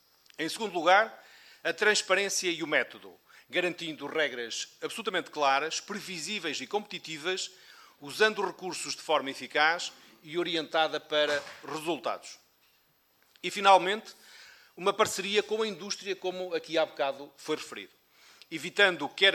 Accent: Bragança, Portugal; Eu que sou do interior, sou de Bragança

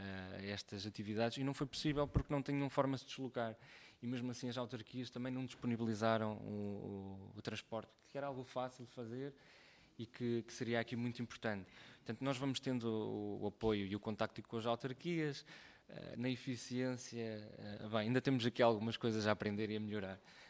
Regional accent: Mirandela, Bragança, Portugal; Eu sou de Mirandela

